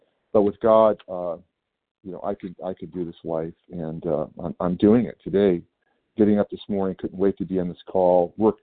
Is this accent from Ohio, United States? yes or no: no; California, United States; I'm from California.